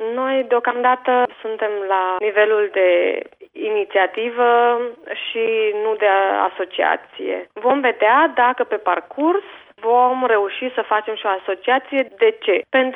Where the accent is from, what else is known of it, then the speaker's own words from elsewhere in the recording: Romania; Pentru că eu, de exemplu, și ca mine sunt români aici, dacă vorbesc eu cu fiica mea acasă românește, e foarte puțin ce vorbim noi.